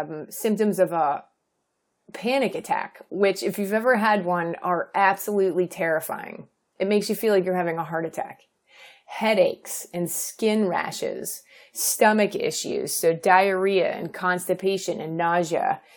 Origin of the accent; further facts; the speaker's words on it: East Coast, United States; now in California, United States; I come from the East Coast, and sarcasm I've always felt is part of my charm.